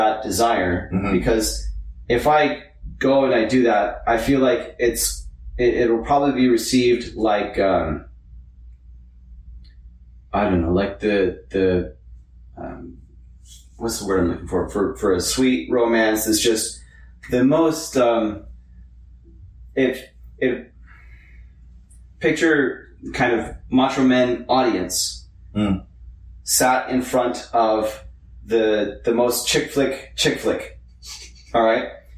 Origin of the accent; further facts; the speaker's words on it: Dallas, Texas, United States; And I grew up in the Bible Belt. In Dallas, Texas.